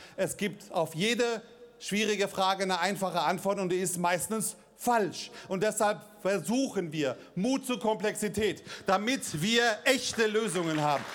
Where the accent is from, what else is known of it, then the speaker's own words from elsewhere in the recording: Frankfurt, Hesse, Germany; Ich traue mich jetzt nicht zu widersprechen als Frankfurter, aber lassen wir das.